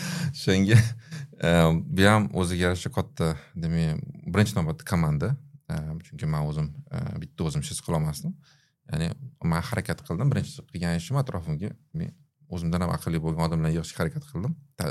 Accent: Tashkent, Uzbekistan; born there; Hozir endi o'sha 86 yil tug'ilganman Toshkentda. Oddiy shu injener, muhandis va vrach oilasida.

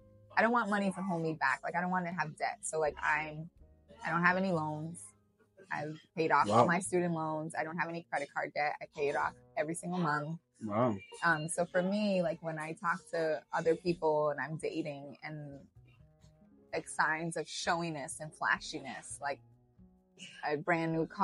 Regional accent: Cape Verde; moved away; So I immigrated here from Cape Verde, and in Cape Verde, you would consider my family at the time middle to upper middle class, or maybe even well off.

